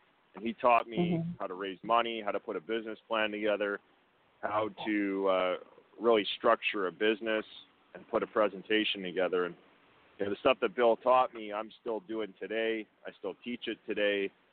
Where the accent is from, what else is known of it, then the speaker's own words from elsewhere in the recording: Canada; now in Los Angeles, United States; Yeah, I'm down in L.A. today, but I am from Canada, yes.